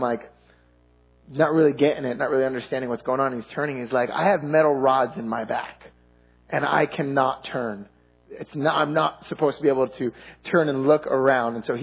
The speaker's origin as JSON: {"language": "English", "region": "New Jersey", "country": "United States", "tie": "born or raised there", "said": "I grew up in New Jersey, so my relaxed face is"}